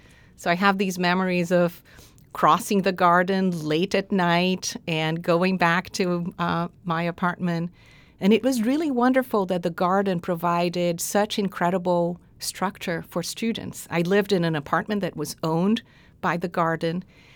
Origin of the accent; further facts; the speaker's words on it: Brazil; And so I was born and raised in Brazil.